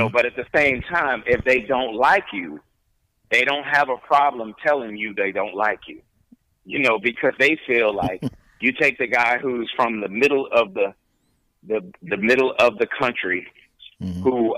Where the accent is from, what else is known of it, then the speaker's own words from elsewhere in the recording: Philadelphia, Pennsylvania, United States; I was from North Philly, and the whole idea was that the characters in my play were gonna be the village that raised me.